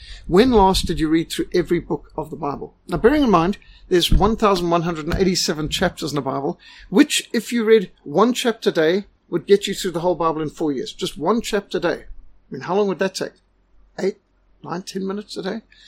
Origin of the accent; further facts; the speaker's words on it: Zimbabwe; also born or lived in Transvaal, South Africa; No, I'm not from Natal, I'm from Transvaal. Or a person asks me, so you're brought up in Rhodesia. Sorry, what did I say today? You're brought up in Zimbabwe. No, I was brought up in Rhodesia.